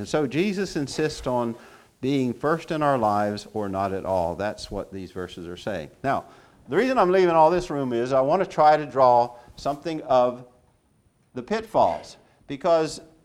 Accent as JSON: {"language": "English", "region": "Florida", "country": "United States", "tie": "born or raised there", "said": "That was a bumper sticker when I grew up in Florida."}